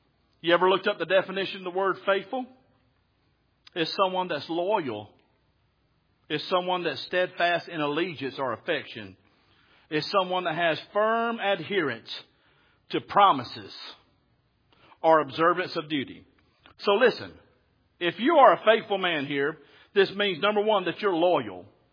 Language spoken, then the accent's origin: English; Alabama, United States; I've seen God come right down that country road where I was born and raised down there in South Alabama, out in the middle of nowhere, poor, in the place where I was